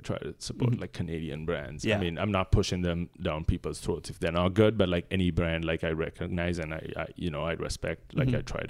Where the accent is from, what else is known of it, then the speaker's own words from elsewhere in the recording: Sri Lanka; moved away; when I grew up in Sri Lanka, like we didn't have brand name sneakers.